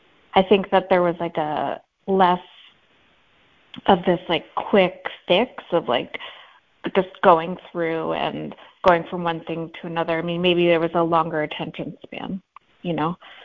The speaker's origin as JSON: {"language": "English", "town": "Washington", "region": "District of Columbia", "country": "United States", "tie": "born or raised there", "said": "I grew up in Washington, D.C., so all the museums were free, you know."}